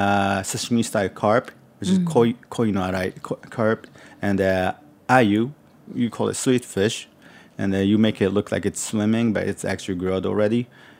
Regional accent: New York, United States; But since I grew up in New York, I had a lot of love and interest in Japan.

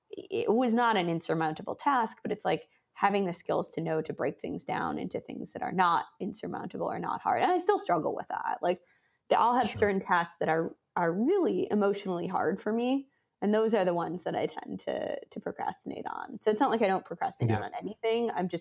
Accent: Minneapolis, Minnesota, United States; I grew up in Minneapolis area. It's a beautiful place to live. Everyone's really nice. Good culture.

